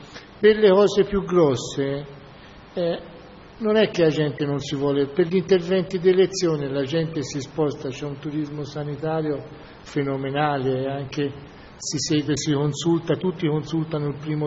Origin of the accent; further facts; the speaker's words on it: Siena, Tuscany, Italy; io vengo da Siena, però abbiamo un territorio che si può paragonare a un'isola.